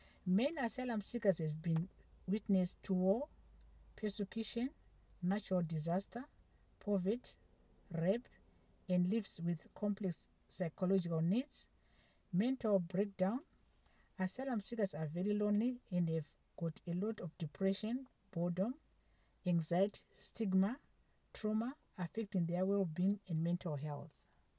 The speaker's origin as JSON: {"language": "English", "country": "Zimbabwe", "moved": "yes", "lives_now": "Ireland", "said": "I came from Zimbabwe to seek asylum here in Ireland because my life was in danger due to political situations in Zimbabwe."}